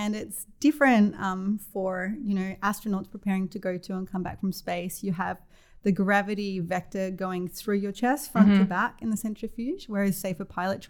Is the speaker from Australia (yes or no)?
yes; Australia; growing up in Australia